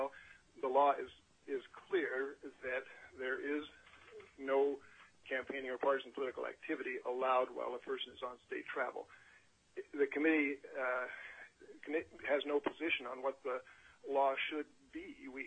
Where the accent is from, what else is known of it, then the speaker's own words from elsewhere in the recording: Fairbanks, Alaska, United States; from Fairbanks.